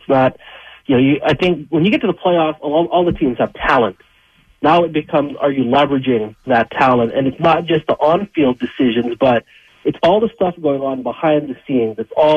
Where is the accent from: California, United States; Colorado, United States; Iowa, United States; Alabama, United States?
California, United States; I grew up in the East Bay. So, I mean